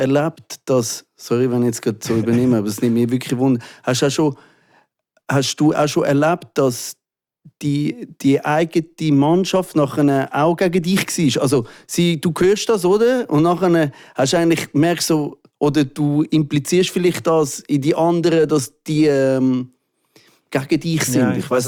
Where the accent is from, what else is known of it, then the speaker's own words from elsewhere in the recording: Zurich, Switzerland; Wir sind aus Zürich angekommen. Kids, oder? Wir sind nicht die coolen Zürcher gewesen